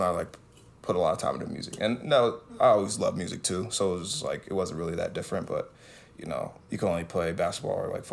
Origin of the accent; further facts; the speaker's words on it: New Jersey, United States; also born or lived in New York; Well, yeah, I was born in Jersey. A lot of my family's from New York. I'm from Jersey, but yeah, I lived in New York.